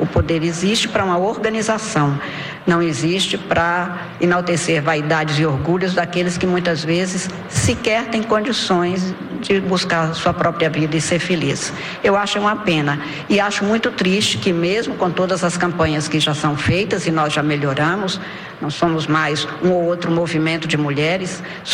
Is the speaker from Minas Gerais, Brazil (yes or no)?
yes; Minas Gerais, Brazil; eu sou do norte de Minas, uma região tórrida em que era muito difícil fazer nascer uma rosa